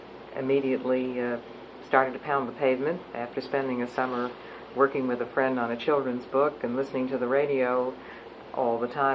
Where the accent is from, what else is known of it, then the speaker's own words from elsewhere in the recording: Pittsburgh, Pennsylvania, United States; I was born in Pittsburgh in 1929 and grew up in Pittsburgh. I have lived here all of my life, with the exception of 4 years spent away at college.